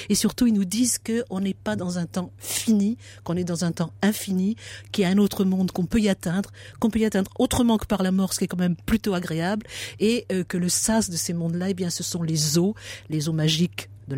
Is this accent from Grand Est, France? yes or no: no; Nouvelle-Aquitaine, France; alors comme moi je suis d'Aquitaine, je ne réglerai pas le contentieux breton normand aujourd'hui